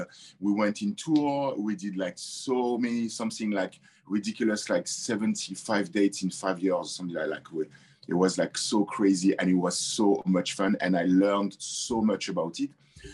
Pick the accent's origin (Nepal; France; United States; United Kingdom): France; Toulouse, Occitania; English is a second language; so I'm French and I'm coming from Toulouse.